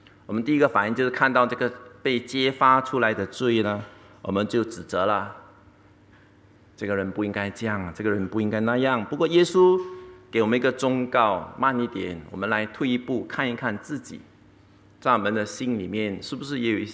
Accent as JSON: {"language": "Chinese", "country": "Singapore", "said": "我以为是安全，我是新加坡人嘛，幼稚"}